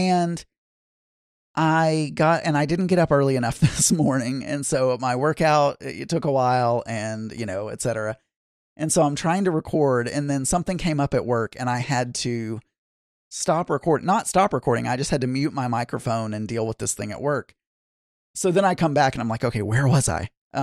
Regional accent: the South, United States; growing up in the South, there was a very specific formula to a meal.

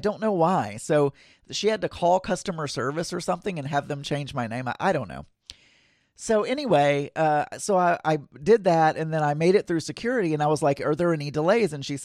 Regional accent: United States; You know, I'm an American. We don't walk anywhere.

